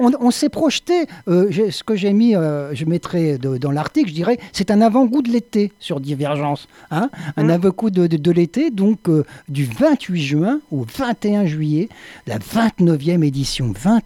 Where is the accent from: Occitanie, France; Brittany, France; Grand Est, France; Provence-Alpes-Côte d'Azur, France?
Occitanie, France; Montpellier; Et donc, on terminera dans l'Hérault, donc pas loin de chez nous, hein, puisque nous, on est de Montpellier